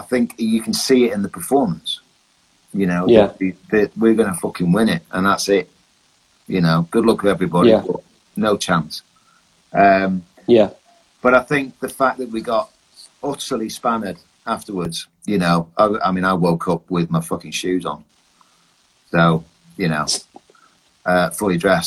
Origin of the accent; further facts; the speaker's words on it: Bury, North West England, United Kingdom; we're five lads from Bury.